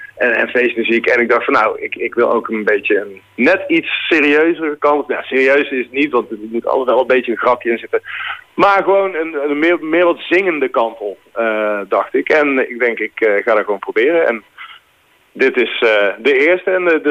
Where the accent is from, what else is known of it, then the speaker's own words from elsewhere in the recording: 's-Hertogenbosch, North Brabant, Netherlands; Dat is geboren en getogen in Den Bosch.